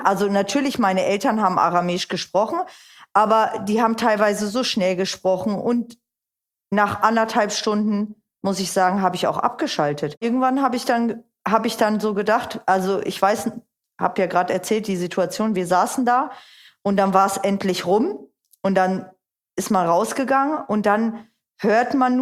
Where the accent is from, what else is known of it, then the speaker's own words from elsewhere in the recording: Germany; also born or lived in Turkey; Und wir sind nach Deutschland gekommen als Flüchtlinge. Da war ich 11 Monate alt. Also ich war noch nicht mal ein Jahr alt.